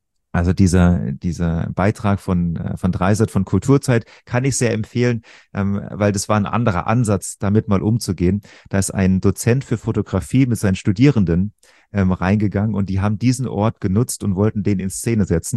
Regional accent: Rhineland-Palatinate, Germany; ich bin in der Pfalz aufgewachsen.

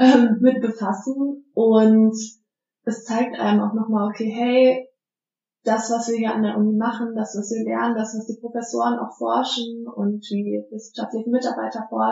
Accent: Frankfurt, Hesse, Germany; ich komme jetzt aus dem Raum Frankfurt

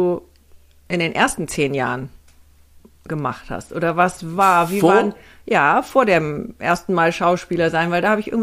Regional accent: Hamburg, Germany; Ich komme natürlich aus Hamburg und da verschluckt man so das eine oder andere

